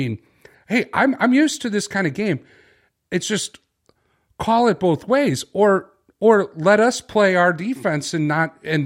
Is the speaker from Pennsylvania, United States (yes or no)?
yes; Philadelphia, Pennsylvania, United States; Meanwhile, that was just business as usual for the guys from Philly. We just play like we're from the Metro YMCA. I mean, it was just like completely, I grew up in the city.